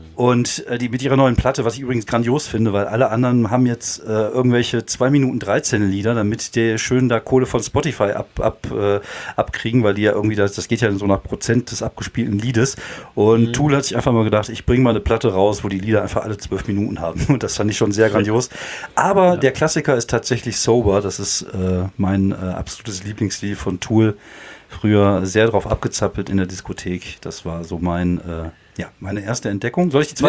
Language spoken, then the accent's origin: German; Wuppertal, North Rhine-Westphalia, Germany; Also ich komme ja aus Wuppertal.